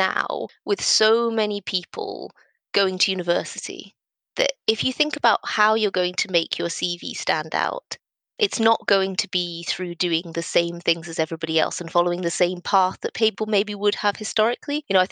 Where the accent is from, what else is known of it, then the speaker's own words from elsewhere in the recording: Aboyne, Scotland, United Kingdom; now in Linlithgow, United Kingdom; I grew up in Aboyne, which is in rural Aberdeenshire, and I currently live in Linlithgow, or just outside Linlithgow, which is near Edinburgh.